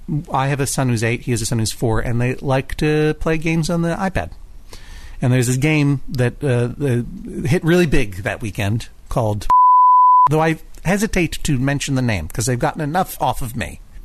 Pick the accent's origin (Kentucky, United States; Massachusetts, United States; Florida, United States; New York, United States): Massachusetts, United States; My home state. My home Commonwealth, excuse me. And my wife and family and I have a home out there that belonged to my mom in the Pioneer Valley